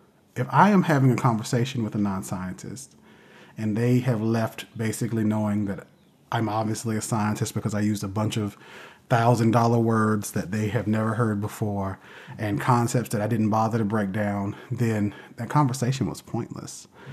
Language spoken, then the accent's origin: English; New Bern, North Carolina, United States; So I come from the coast, I'm come from New Bern, and again, it's just surrounded by trees and forests, particularly the Croatan National Forest.